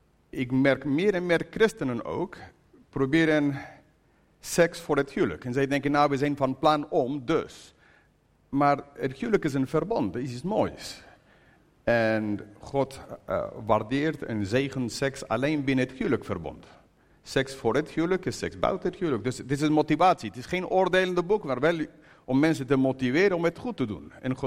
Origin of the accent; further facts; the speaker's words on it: United Kingdom; Dutch is a second language; Ik ben een Brit. I'm a British person